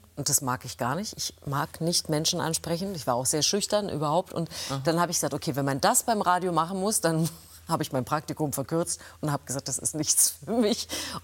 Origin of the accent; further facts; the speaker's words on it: Triptis, Thuringia, Germany; Ich bin ja in der DDR aufgewachsen.